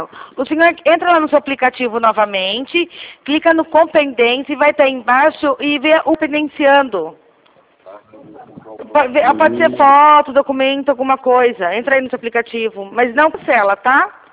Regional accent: Rio Claro, São Paulo, Brazil; Eu sou de Rio Claro

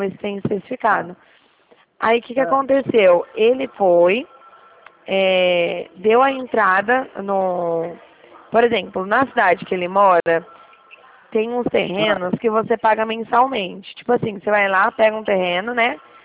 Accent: Dracena, São Paulo, Brazil; Eu sou de Dracena, não sei se você conhece aqui.

